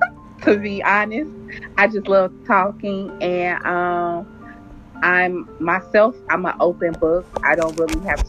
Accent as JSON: {"language": "English", "town": "Cincinnati", "region": "Ohio", "country": "United States", "said": "I'm from Cincinnati, Ohio. I'm a mother, I'm 34"}